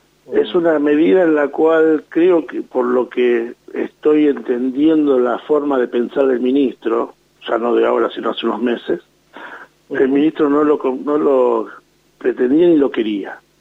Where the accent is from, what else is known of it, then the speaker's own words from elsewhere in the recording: Argentina; somos argentinos y nos gusta transgredir las líneas